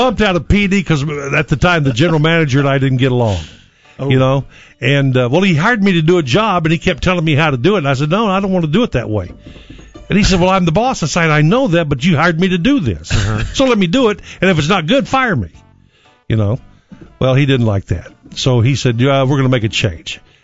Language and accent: English; Fort Worth, Texas, United States; also born or lived in Memphis; I was born and raised in Fort Worth. And then got to Memphis, Tennessee for about 7 years, 73 to 80, and came back here in 1980